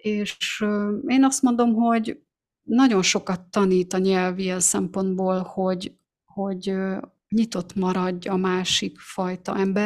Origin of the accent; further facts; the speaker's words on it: Hungary; ezt Magyarországon nem így szoktuk, ott békén hagynak.